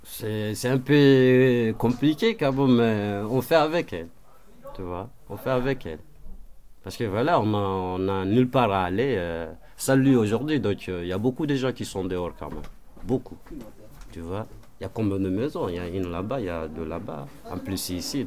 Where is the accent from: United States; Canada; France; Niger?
Niger; now in Belgium; Ok, moi je viens de Niger. Ça fait plus de 6 ans que je suis ici en Belgique.